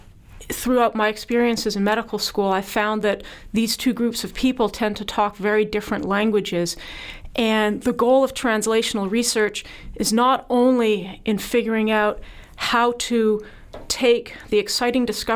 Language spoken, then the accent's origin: English; Canada; now in United States; Being a Canadian transplant, however, I was not eligible for a lot of the available funding